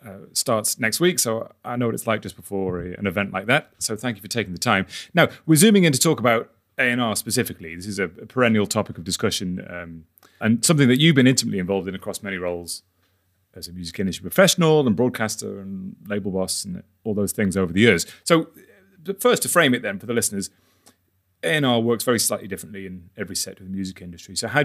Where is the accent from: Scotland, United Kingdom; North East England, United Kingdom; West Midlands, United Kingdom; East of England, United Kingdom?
West Midlands, United Kingdom; Stoke-on-Trent; from my hometown of Stoke-on-Trent